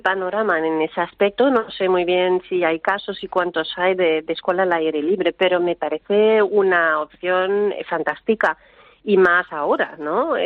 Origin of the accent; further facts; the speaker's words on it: Canada; Spanish is a second language; now in Spain; yo soy de Canadá y claro, esto es imposible, a menos 40, ¿no?